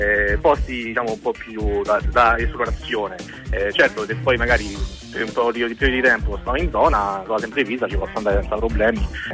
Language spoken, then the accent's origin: Italian; Latina, Lazio, Italy; anche che comunque sono di Latina, mi faccio questa passeggiata a San Felice.